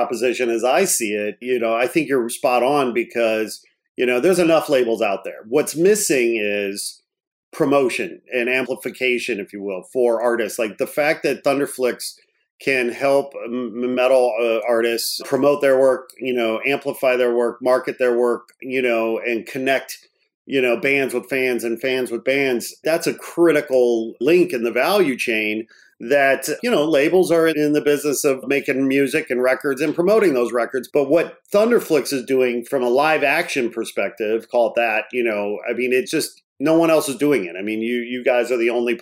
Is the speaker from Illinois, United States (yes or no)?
yes; Chicago, Illinois, United States; It's like the weather in Chicago. I'm from Chicago originally.